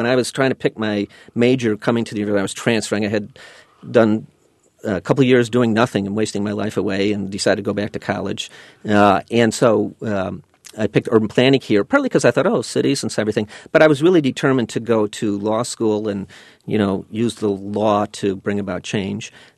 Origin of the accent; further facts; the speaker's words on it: Chicago, Illinois, United States; from the south side of Chicago, so we had a lot of politics around us all the time.